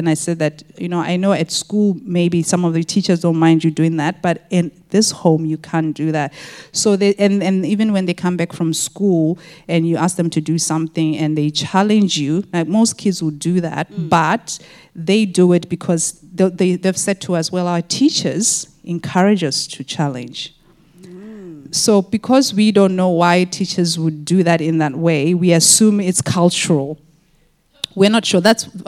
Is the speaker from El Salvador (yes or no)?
no; Botswana; he's from Zimbabwe, I'm from Botswana, very similar countries